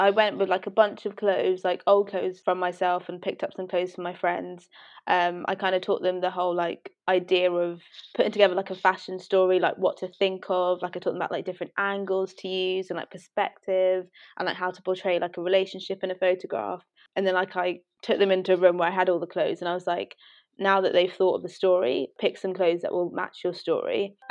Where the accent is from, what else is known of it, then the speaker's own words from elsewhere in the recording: London, United Kingdom; Yeah, so born and raised in London, okay, to two Nigerian parents.